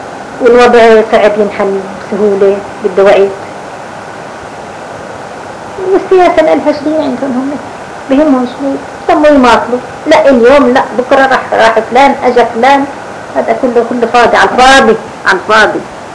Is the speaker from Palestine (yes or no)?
yes; Palestine; احنا في بلادنا اسمنا فلسطين، اسم بلادنا فلسطين.